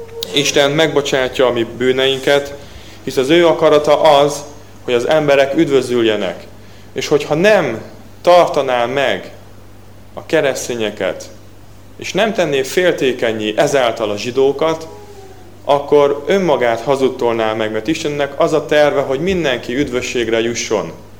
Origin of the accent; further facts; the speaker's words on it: Hungary; Hát mondtuk, hogy debreceni, tiszántúli, békési, szegedi baptista fiatalok, és itt táborozunk. De mi magyarok vagyunk? Mondtuk, hogy igen, magyarok vagyunk.